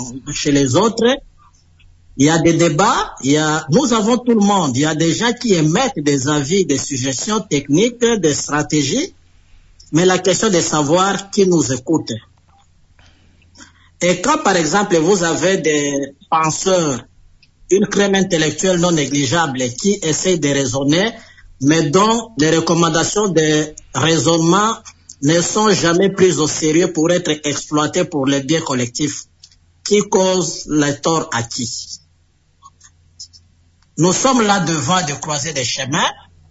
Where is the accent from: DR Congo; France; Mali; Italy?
DR Congo; chez nous, en République démocratique du Congo, c'est regrettable de constater que nous avons tout et nous manquons de tout.